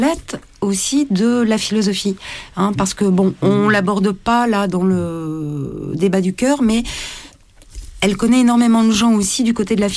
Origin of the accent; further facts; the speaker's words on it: Roubaix, Hauts-de-France, France; moi je suis du Nord, je suis née à Roubaix